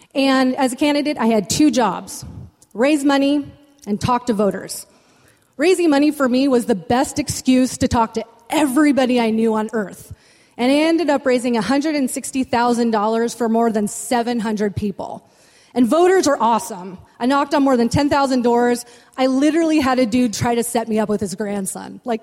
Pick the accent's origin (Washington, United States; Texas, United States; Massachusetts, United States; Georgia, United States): Washington, United States; Battle Ground; now in Seattle, United States; Okay, I grew up in Battleground, Washington, rural, conservative. I didn't have a chance there. And I ended up in Seattle, and I ended up in Ballard, and I stayed there.